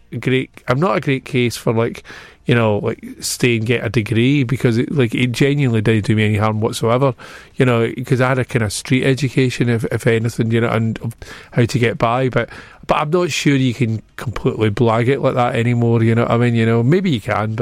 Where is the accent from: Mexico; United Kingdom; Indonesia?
United Kingdom; Glasgow, Scotland; that was me growing up in Glasgow.